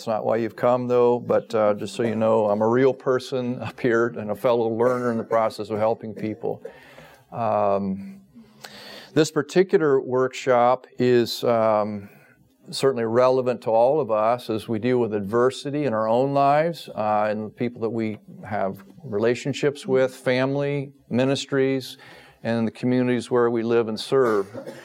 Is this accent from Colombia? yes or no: no; Ohio, United States; I grew up in West Central Ohio, which may not mean anything to most of you, but that's farm country.